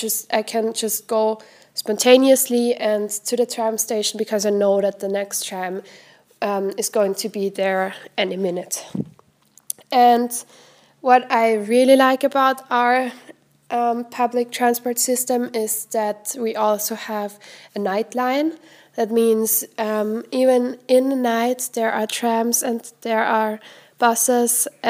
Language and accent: English; Graz, Styria, Austria; In my hometown, Graz, there is, in my opinion, a very good public transport system